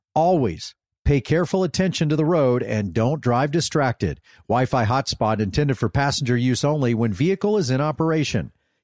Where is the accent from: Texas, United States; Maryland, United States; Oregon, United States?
Texas, United States; Dallas; I grew up going to the original Chili's. I grew up in Dallas.